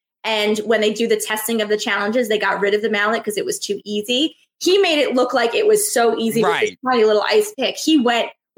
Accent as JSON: {"language": "English", "region": "New York", "country": "United States", "said": "I'm a New Yorker father daughter team."}